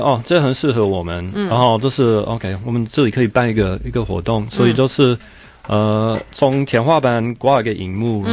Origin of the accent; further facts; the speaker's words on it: United States; Chinese is a second language; now in Taipei, Taiwan; 对，我们都是美国人。